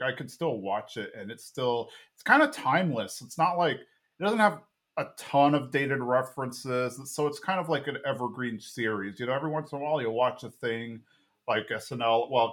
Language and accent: English; Texas, United States; just as a Texan and as somebody who grew up watching the show and everything.